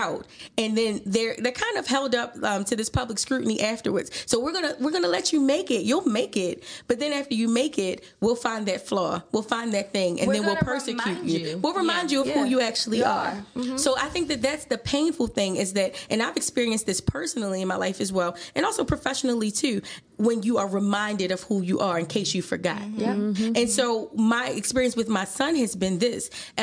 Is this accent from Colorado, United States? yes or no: no; Baltimore, Maryland, United States; I think that I grew up in Baltimore City for the most part. I'm an Army brat, but we came back here when I was about 9 years old. And so, and of course, my family is Black.